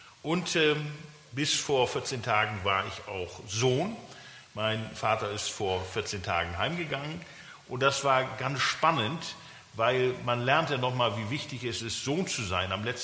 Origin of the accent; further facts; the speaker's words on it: Germany; Ich bin Deutscher